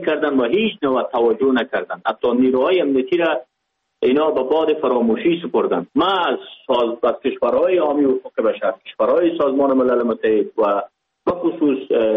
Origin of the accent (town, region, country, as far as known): Pakistan; born or raised there